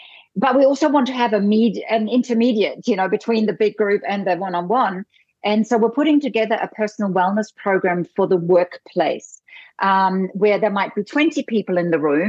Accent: Germany; I grew up in Germany.

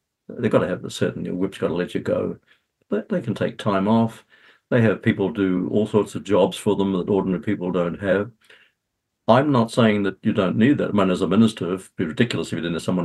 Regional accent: Australia; now in New Zealand; Look, I came here from Australia as a very young person. I also came from when I was a teenager, and this has shaped me. So I'm a New Zealander now. And in my own home country, which I keep close links

